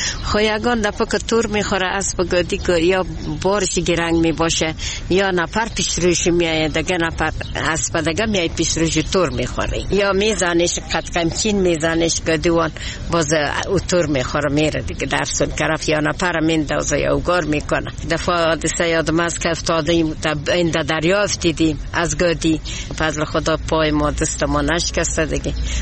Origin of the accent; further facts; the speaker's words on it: Herat, Afghanistan; ماده از هرات هستیم،